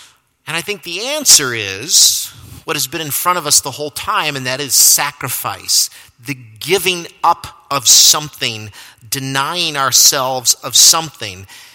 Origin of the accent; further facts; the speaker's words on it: United States; Because ultimately, I'm an American, I'm a pretty good guy, right?